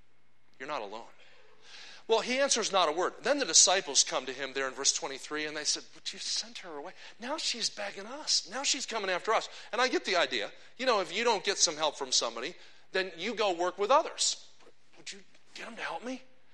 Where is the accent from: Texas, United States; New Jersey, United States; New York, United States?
New Jersey, United States; now in Kansas City, United States; I grew up in New Jersey, about 20 minutes from Philadelphia. I've lived in Kansas City, Missouri now for 23 years at Eagle Heights Baptist Church. So if you don't hear New Jersey in me, that's the Lord delivering me from it.